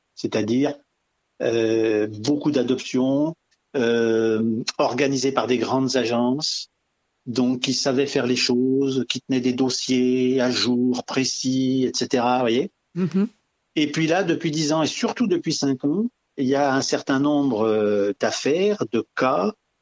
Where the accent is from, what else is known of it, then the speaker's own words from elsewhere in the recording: France; Ce qui est sûr pour chez nous en France